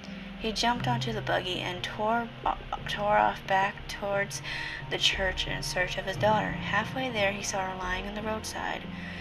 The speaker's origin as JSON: {"language": "English", "region": "Indiana", "country": "United States", "said": "Spooklight Hill is a very common thing from where I'm from Indiana."}